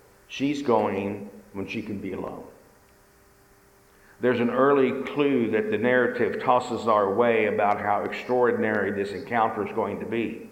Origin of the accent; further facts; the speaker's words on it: Nowata, Oklahoma, United States; It was something like going to the Walmart in my hometown in Nowata, Oklahoma.